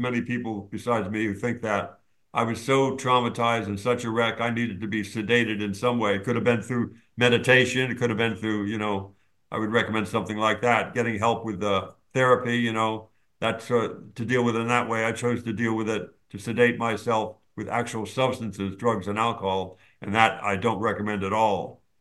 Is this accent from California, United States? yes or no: yes; Los Angeles, California, United States; It started at the earliest age growing up in Los Angeles in the San Fernando Valley.